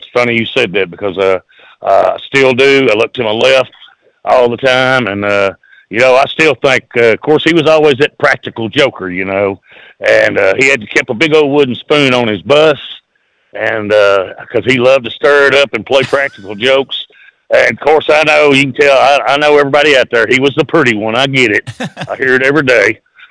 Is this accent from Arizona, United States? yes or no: no; Kentucky, United States; You know, we're from Kentucky, and we were playing six nights a week.